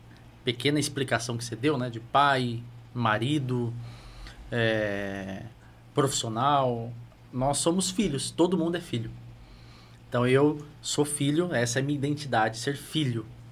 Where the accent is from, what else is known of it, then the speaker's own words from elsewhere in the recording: Mauá, São Paulo, Brazil; now in Itanhaém, Brazil; Então, eu sou de Mauá, nascido e criado lá. Agora eu tô aqui. Tô aqui em Itanhaém.